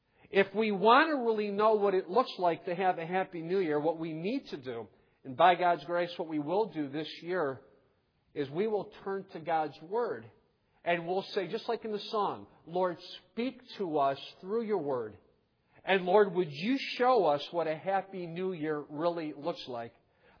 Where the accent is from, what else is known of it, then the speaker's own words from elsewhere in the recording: Ohio, United States; I'm from Ohio, neighboring state.